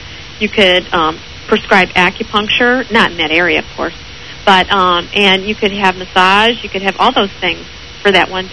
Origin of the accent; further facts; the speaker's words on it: Chicago, Illinois, United States; No, I'm from Chicago, but my husband's from Brooklyn.